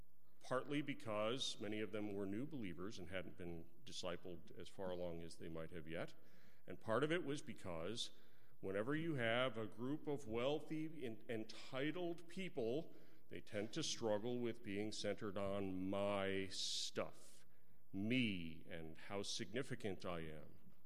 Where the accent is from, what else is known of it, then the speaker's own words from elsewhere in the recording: Texas, United States; also born or lived in New York; I was born in New York State. We moved to Northeast Texas, and they called me a Yankee.